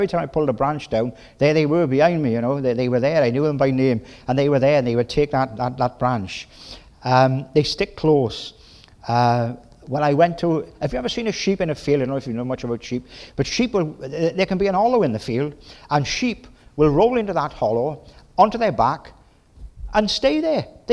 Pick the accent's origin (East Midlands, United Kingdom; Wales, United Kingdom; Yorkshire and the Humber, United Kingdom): Wales, United Kingdom; accent: Welsh; When I'm Welsh, Jewish blood, Welsh accent, and I go 100 miles an hour at sometimes.